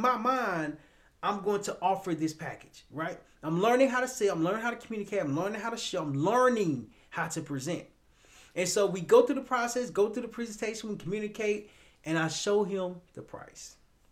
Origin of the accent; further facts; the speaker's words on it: Little Rock, Arkansas, United States; I'm from Little Rock, Arkansas.